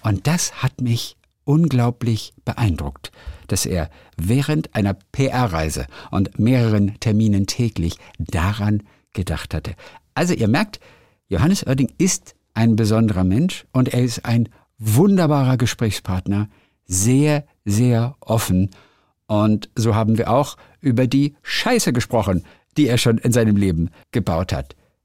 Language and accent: German; Northern Germany, Germany; Ich komme ja auch aus dem Norden.